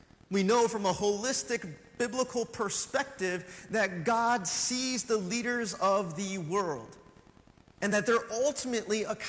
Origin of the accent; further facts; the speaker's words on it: United States; when that which concerns us are only the things that are American, because I am an American.